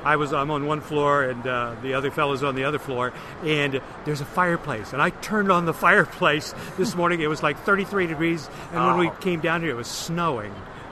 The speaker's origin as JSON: {"language": "English", "town": "Indianapolis", "region": "Indiana", "country": "United States", "said": "I'm from Indianapolis."}